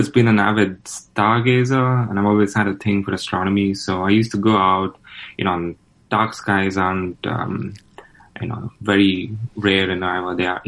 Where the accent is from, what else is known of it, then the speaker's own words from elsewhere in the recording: Bangalore, Karnataka, India; also born or lived in West Palm Beach, United States; now in Ames, United States; I'm from Bangalore, India. And I think we moved to Ames. So we moved to America in 2014, and we lived for a while in West Palm Beach in Florida.